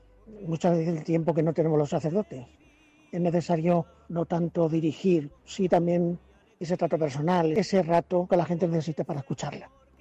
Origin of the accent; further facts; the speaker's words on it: Malagón, Castilla-La Mancha, Spain; He estado siempre vinculado a la parroquia de mi pueblo, en Malagón